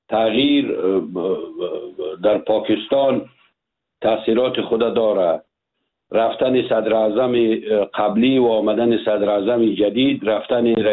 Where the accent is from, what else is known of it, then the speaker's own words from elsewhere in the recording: Afghanistan; ما افغان هستیم